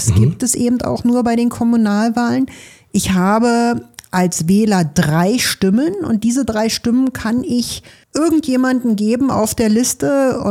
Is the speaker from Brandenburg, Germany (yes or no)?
yes; Golm, Brandenburg, Germany; Wir wissen ja, dass 2003 Ortsteile eingemeindet wurden, wie zum Beispiel Golm, wo ich herkomme.